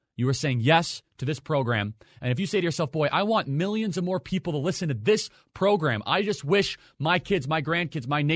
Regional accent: Iran; now in United States; not everyone has the same experience of growing up in Iran and then coming to America

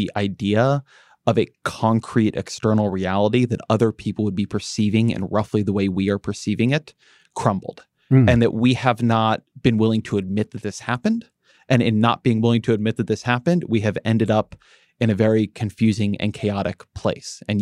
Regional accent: United States; So I'm American.

